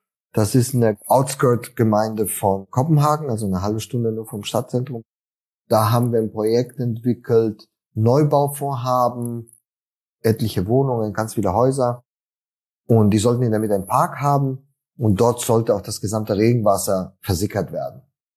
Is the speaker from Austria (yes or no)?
no; Argentina; ich bin ja selbst auch Migrant, weißt du, ich bin ja in Argentinien aufgewachsen